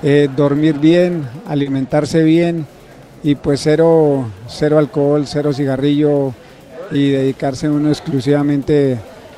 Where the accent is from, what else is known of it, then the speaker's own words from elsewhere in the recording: Paipa, Boyacá, Colombia; Yo soy de Paipa, Boyacá.